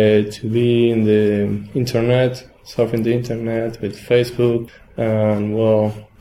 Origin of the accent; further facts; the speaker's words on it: Mendoza, Argentina; English is a second language; I come from Mendoza, and I am 19 years old.